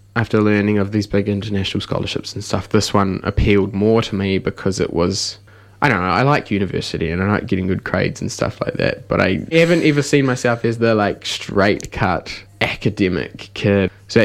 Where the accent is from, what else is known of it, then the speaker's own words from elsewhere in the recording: Taupō, Waikato, New Zealand; Tane Māori like me in school. Mm. That wasn't really something, because I'm from Taupō.